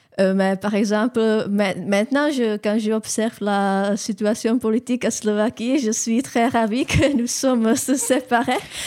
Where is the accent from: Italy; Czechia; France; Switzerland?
Czechia; French is a second language; Il a demandé de quel pays je viens, parce que bien sûr, c'est bien audible que j'ai l'accent. Alors, j'ai dit la République tchèque.